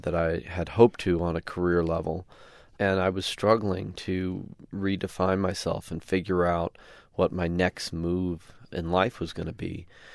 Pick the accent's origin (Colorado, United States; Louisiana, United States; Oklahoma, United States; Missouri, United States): Colorado, United States; now in Malibu, United States; I live in Malibu so I can get on my bike and ride in the mountains out here. And I grew up in Colorado, so you know, it's just where I thrive.